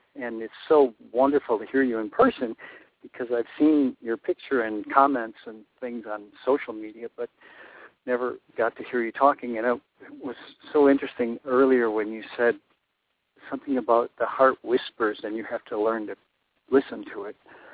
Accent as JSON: {"language": "English", "town": "Sturgeon Bay", "region": "Wisconsin", "country": "United States", "said": "I'm from Sturgeon Bay"}